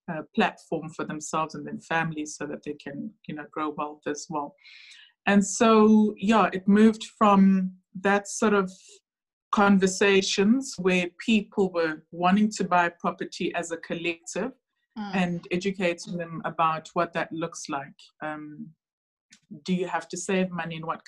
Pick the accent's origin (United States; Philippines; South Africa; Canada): South Africa; Polokwane, Limpopo; moved away as an adult; now in Cape Town, South Africa; is a very, very simple girl. Born and bred in Polokwane. I came to Cape Town to study probably about 2003, straight out of matric.